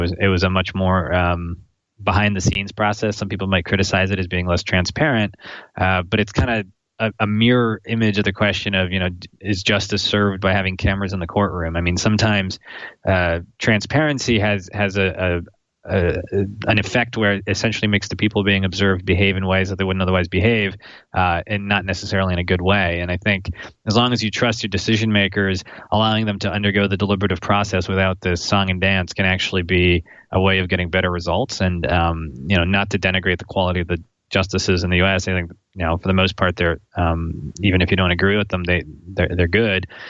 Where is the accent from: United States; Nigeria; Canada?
Canada; as a Canadian, I find it a little bit odd. We don't have the same practice in Canada